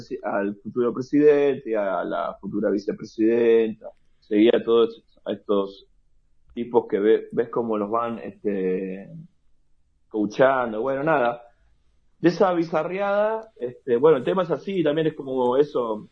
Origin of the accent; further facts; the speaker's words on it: La Matanza, Buenos Aires Province, Argentina; La Matanza, de donde yo vengo, La Matanza queda en los suburbios de Buenos Aires